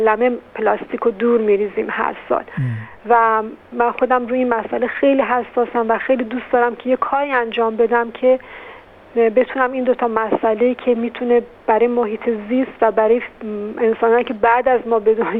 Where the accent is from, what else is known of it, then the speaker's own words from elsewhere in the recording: Iran; به عنوان یک ایرانی همیشه خوبه که با دید مثبت به همه چیز نگاه کنیم